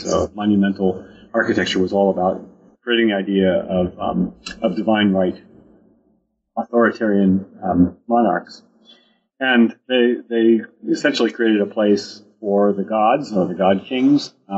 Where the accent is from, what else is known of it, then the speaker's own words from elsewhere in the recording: United States; I grew up in the United States. And when you grow up in the United States, you're keenly aware of the color line in cities.